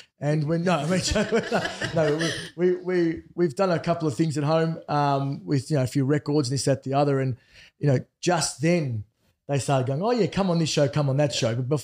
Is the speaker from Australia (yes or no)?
yes; Australia; Like we, like I said before, we're fully Australian, but we've sometimes, well, not sometimes, we are branded ethnic comedy.